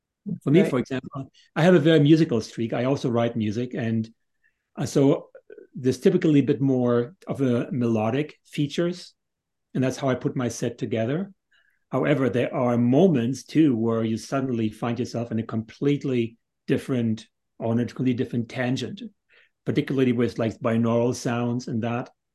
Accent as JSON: {"language": "English", "region": "Northern Germany", "country": "Germany", "tie": "born or raised there", "said": "I grew up in Northern Germany"}